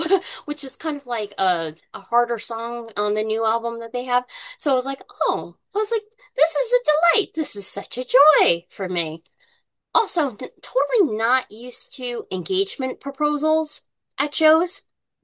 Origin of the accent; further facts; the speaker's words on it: United States; Yeah, I guess that's like the dumb American in me, right?